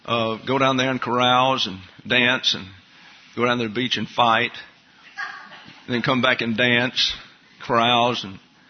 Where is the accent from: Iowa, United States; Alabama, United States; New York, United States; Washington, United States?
Alabama, United States; Troy; He was from Birmingham. I was from Troy. We did not know each other at the time.